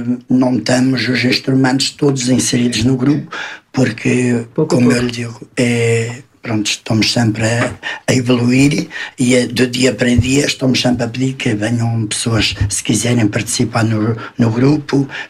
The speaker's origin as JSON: {"language": "Portuguese", "town": "Murtosa", "region": "Aveiro", "country": "Portugal", "tie": "born or raised there", "said": "Eu sou natural da Mortosa, do distrito de Aveiro."}